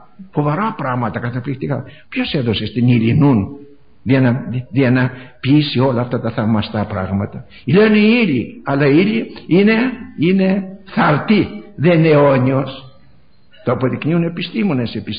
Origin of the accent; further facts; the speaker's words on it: Paros, South Aegean, Greece; κάτω στην πατρίδα μου την Πάρο